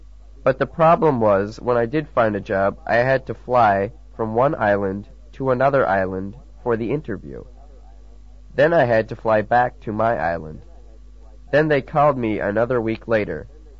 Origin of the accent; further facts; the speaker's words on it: California, United States; I don't surf. I come from California. I lived in Hawaii for a year.